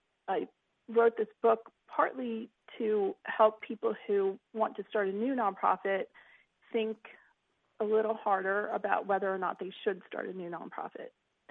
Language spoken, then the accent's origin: English; Delaware, United States; I'm actually from Delaware, which is why there is the Delaware statistic there.